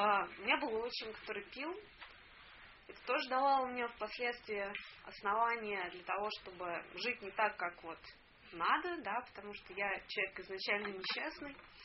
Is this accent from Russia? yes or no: yes; Moscow, Russia; Я из Москвы, как многие, наверное, знают. Мне 33 года. Я родилась при Брежневе.